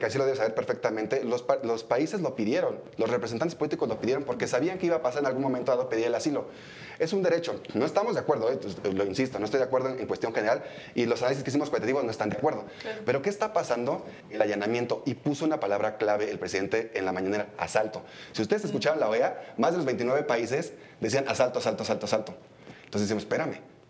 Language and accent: Spanish; Mexico; pero yo como mexicano les decía